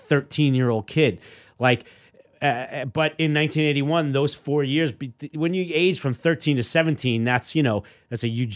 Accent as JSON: {"language": "English", "town": "Queens", "region": "New York", "country": "United States", "tie": "born or raised there", "said": "Like where we grew up in Queens at the time."}